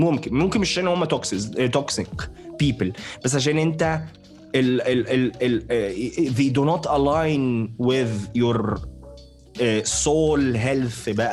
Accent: Syria; انا طبعا انا سوري

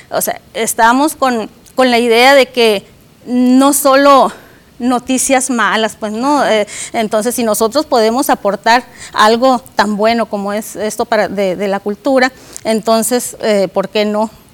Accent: Hermosillo, Sonora, Mexico; venimos de Hermosillo, somos un colectivo que se formó allá.

